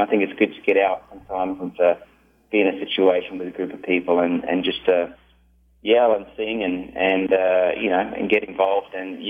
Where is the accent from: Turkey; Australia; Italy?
Australia; now in United States; I grew up in Australia, and most Australians live on the coast, so the first half of my life I lived right next to the water